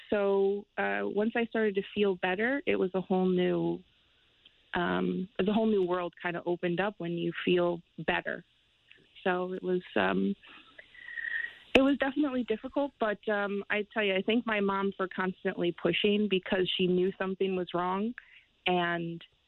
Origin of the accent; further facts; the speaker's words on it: Middlebury, Connecticut, United States; I am 33, and I'm from Middlebury, Connecticut.